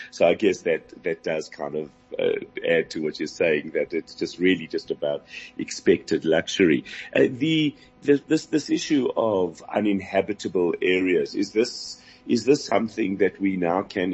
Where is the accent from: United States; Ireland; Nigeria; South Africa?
South Africa; Johannesburg, Gauteng; when we were kids growing up in Johannesburg